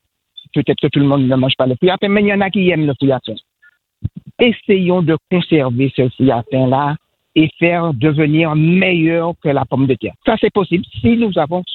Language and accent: French; Martinique, France; parmi nous, nous sommes des Martiniquais